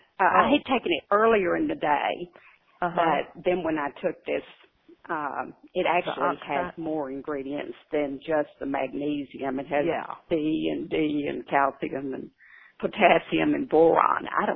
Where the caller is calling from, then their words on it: Plano, Texas, United States; No, I'm in Plano, Texas.